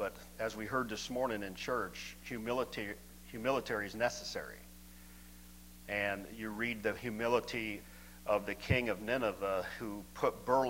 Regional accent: Hammond, Indiana, United States; I grew up over here in Hammond, Indiana.

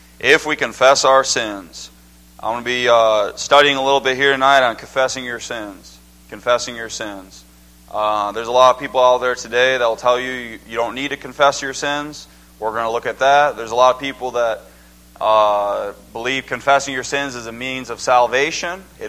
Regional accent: Wisconsin, United States; Anyways, yeah, I grew up in Wisconsin, so the cold is not that big a deal

